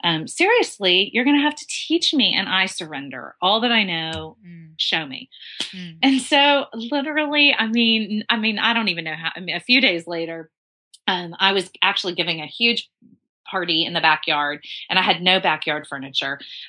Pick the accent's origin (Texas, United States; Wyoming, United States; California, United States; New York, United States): Texas, United States; Dallas; because I grew up in Dallas and entertainment was, you know, with a big fat E, entertainment.